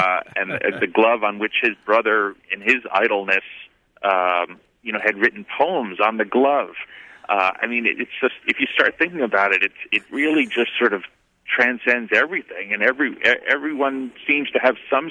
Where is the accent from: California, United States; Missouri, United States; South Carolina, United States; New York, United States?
New York, United States; New York City; despite the fact I grew up in New York City, for some strange reason I grew up a Pirates fan